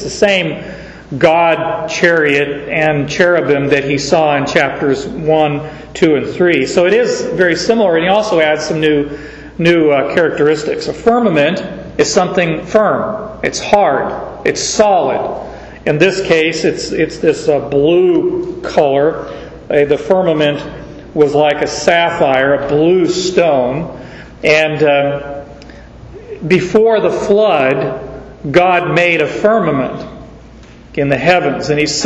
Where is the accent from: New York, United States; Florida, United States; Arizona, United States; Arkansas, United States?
Arizona, United States; born there; Me, I was born in Arizona. Didn't have anything to do with them.